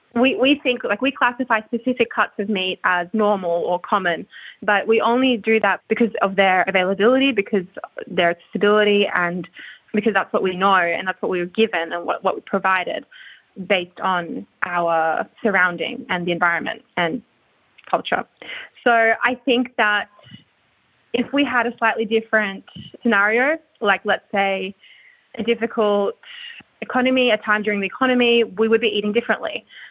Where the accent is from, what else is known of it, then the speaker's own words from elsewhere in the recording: Sydney, New South Wales, Australia; For example, I grew up in Sydney